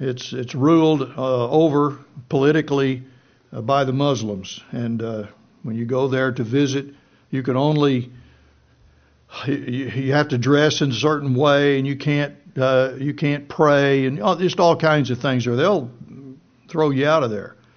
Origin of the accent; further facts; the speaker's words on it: Plainview, Texas, United States; You know, when I was a kid, in the 50s, growing up in Plainview, Texas, you know, I could go anywhere in that town on my bicycle.